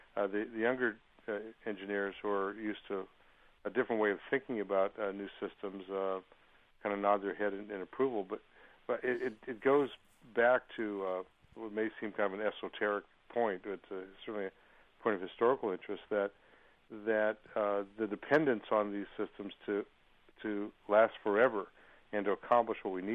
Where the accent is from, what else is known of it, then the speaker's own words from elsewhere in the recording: San Jose, California, United States; I come from a city, it's my hometown of San Jose, California, where the water's been privatized almost forever.